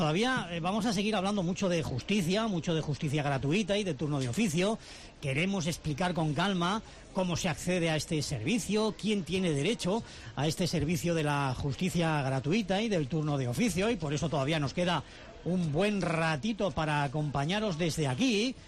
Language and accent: Spanish; Santander, Cantabria, Spain; qué podríamos hacer como santanderinos, como cántabros un poquito